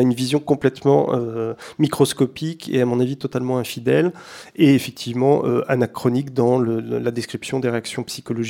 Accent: Versailles, Île-de-France, France; born there; Je suis né à Versailles

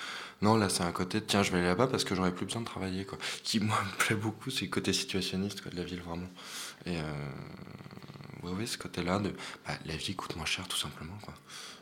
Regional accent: France; Après, moi, en tant que Français, là-bas, tout, c'est...

